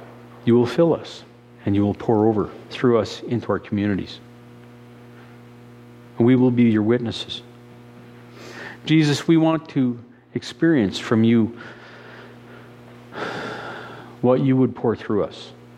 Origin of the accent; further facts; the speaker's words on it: Saskatoon, Saskatchewan, Canada; And then I said, well, I came from Saskatoon, Saskatchewan.